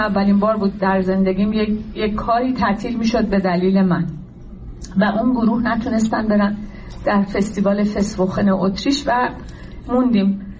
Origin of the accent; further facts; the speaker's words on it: Iran; now in Paris, France; من 1 سال و یه خورده است از ایران اومدم بیرون، فعلا در پاریس ساکن هستم،